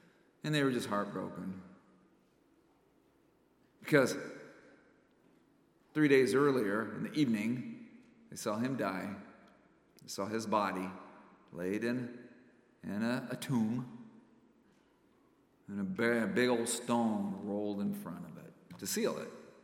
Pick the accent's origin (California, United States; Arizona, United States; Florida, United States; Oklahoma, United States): Arizona, United States; Phoenix; Actually, where I grew up in Phoenix, sunrise services are really popular because the weather is so pleasant.